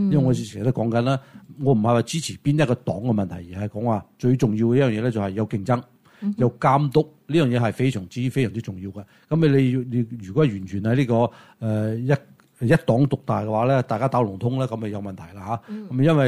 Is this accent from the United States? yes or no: yes; United States; 咁你無證移民你本身就唔應該用我哋美國人嘅資源嚟㗎嘛